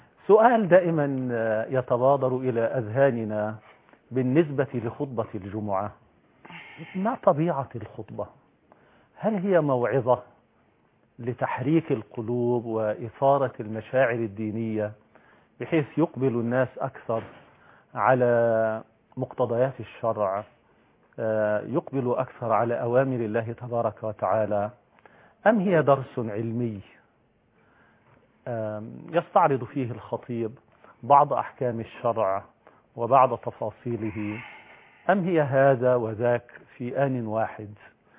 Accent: Egypt; تصوروا عندنا في مصر أكثر من 70,000 لقاء إسبوعي يجتمع فيه الناس

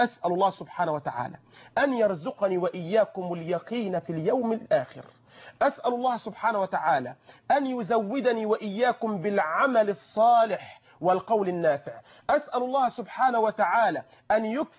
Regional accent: Egypt; بلدنا مصر

